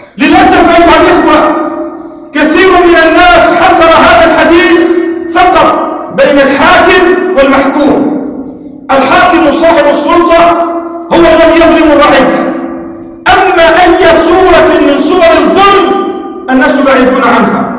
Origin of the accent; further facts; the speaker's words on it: Lebanon; أنا أقول في بلدنا لبنان عندنا ملف